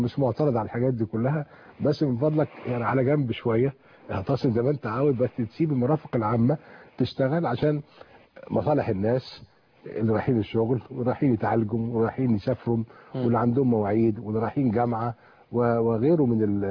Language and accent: Arabic; Egypt; أنا مصري معجون بتراب هذه البلد، وجدودي عاشوا هنا، وأولادي وأحفادي هيعيشوا هنا